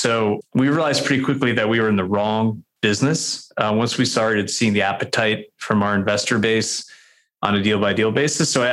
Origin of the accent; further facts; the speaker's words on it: New York, United States; moved away as an adult; now in Nashville, United States; So I'm from New York originally, met my wife in college in Connecticut. We did the Northeast thing for a little bit. I went to law school in Boston, moved to Nashville 15 years ago now.